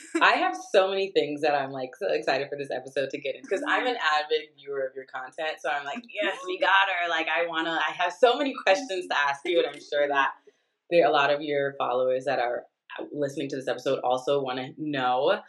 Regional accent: Canada; I'm Canadian, so obviously I'm biased.

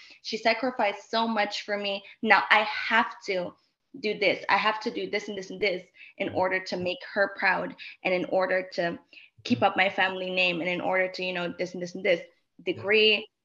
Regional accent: Netherlands; I come from a very traditional family. I'm Moroccan, you know, born and raised in the Netherlands. So two different cultures.

